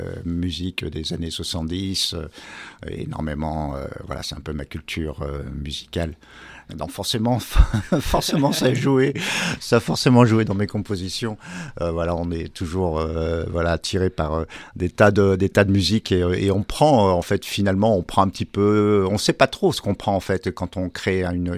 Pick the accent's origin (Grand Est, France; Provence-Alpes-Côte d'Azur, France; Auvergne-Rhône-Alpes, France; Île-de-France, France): Auvergne-Rhône-Alpes, France; Lyon; Enfin, moi, je viens de Lyon